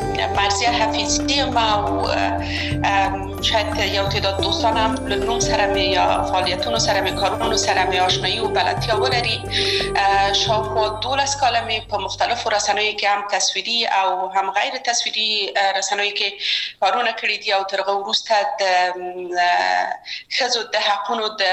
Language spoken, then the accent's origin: Pashto; Kabul, Afghanistan; زه اصلا د میدان وردګ ولایت یم او په کابل کې بیا زیږیدلې یم. په کابل کې زیږیدلې یم، په کابل کې لویه شوم،